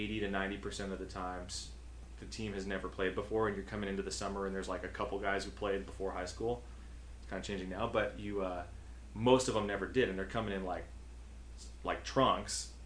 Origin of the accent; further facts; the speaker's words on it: Glendale, California, United States; I grew up in Glendale, so I'm, you know, about an hour's drive, 45-minute drive out to CLU.